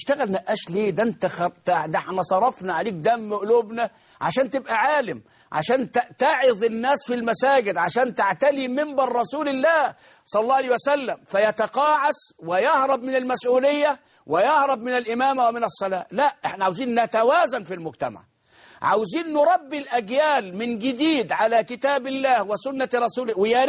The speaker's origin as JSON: {"language": "Arabic", "country": "Egypt", "said": "وبركز وبأكد على إجرام المجرمين في تلويث مياه النيل ومياه الترع عندنا في مصر."}